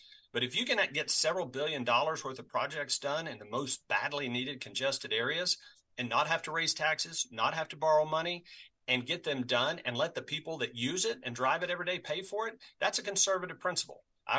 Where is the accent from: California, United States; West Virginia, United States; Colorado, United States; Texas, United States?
Texas, United States; I am from Texas. I have family in Texas.